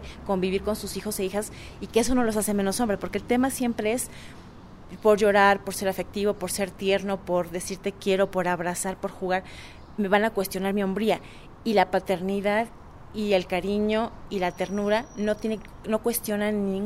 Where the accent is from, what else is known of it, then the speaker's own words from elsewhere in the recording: Mexico; en una sociedad como la mexicana y en el pueblo mexicano. Somos, y se ha dicho en muchos espacios, somos una cultura machista